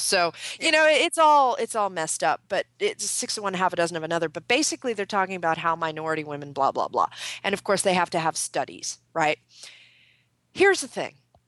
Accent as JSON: {"language": "English", "country": "Canada", "said": "There was an article this morning in the Toronto Star, pardon me for being Canadian."}